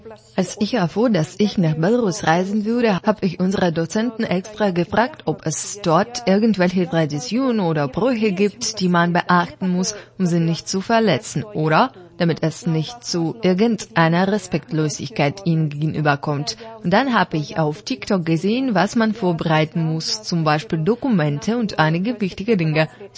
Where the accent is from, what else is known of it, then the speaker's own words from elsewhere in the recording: Weifang, Shandong, China; German is a second language; Ich komme aus der Stadt Weifang in der Provinz Shandong.